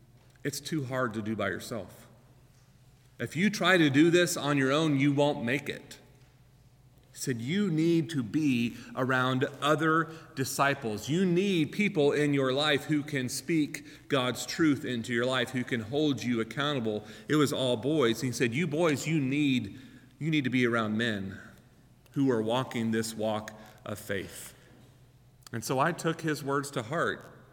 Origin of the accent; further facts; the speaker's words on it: Texas, United States; Of course, I grew up in Texas, right?